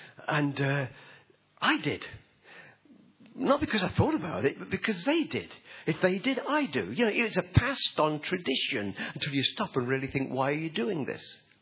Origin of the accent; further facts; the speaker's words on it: United Kingdom; accent: English; now in Australia; Pop, you're not supposed to talk like that. You're an Aussie. But I still talk like I'm English because I've got that cultural background that is shaped.